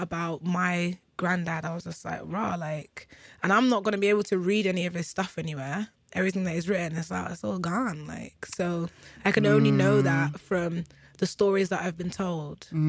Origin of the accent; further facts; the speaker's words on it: United Kingdom; born there; I'm born here in the UK. And my accent, my manner, everything that I know about myself and how I behave means that I wouldn't really survive in Nigeria.